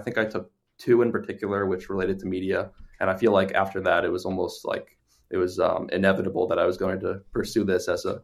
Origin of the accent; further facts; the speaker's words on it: Hudson, New Hampshire, United States; I'm from Hudson, New Hampshire. It's a town in southern New Hampshire.